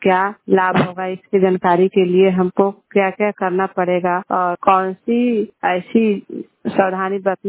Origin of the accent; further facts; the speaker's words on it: Sonpur, Bihar, India; मैं सोनपुर प्रखंड से हूँ।